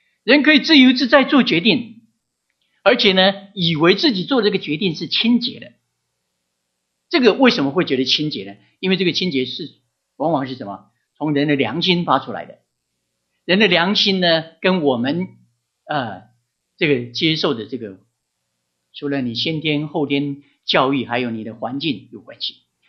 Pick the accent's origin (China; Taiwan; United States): United States; 神要不是在我们美国人当中的话呢